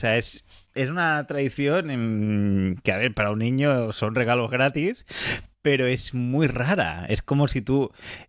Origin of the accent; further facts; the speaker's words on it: Catalonia, Spain; yo soy catalán, entonces los catalanes tenemos una gran tradición escatológica